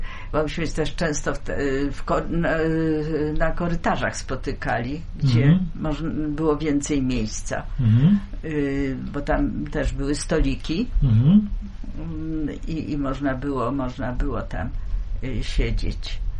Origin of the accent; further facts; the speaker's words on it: Wrocław, Lower Silesian Voivodeship, Poland; Żeby pokazać, że ja z Wrocławia.